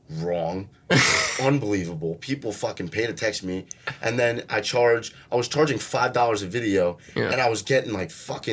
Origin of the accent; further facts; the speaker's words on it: New York, United States; accent: New York; I'm originally from New York, so I got like kind of like a New York accent, but like it's nothing like my videos.